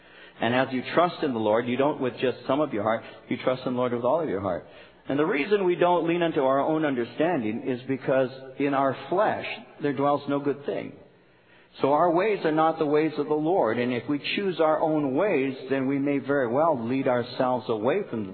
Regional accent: Norwalk, United States; I grew up in Norwalk, and in Norwalk in the 50s, in the early 50s, there were no such things as supermarkets.

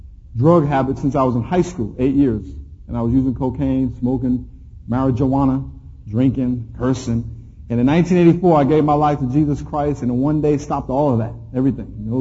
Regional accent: New York, United States; moved away as an adult; I grew up in right outside New York City. And in 1982, I was drafted to play for the Los Angeles Rams. Flew out here, first time in California

